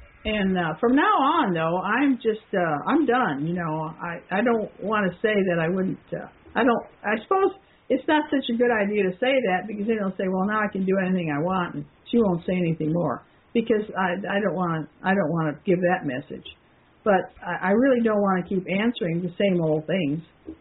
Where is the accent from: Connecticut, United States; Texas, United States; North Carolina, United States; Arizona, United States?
Arizona, United States; Yuma; And growing up in Yuma, California is kind of strange. I mean, Yuma, Arizona is kind of strange, too. It's right on the border with Mexico.